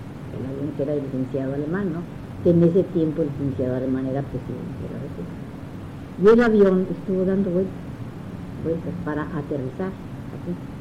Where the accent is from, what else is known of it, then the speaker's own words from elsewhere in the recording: San Francisco, California, United States; also born or lived in Guadalajara, Mexico; now in Tijuana, Mexico; No le digo que en Tijuana, porque vine ya mucho más grande, vine ya casi señorita, ¿no? Me crié en San Francisco, California.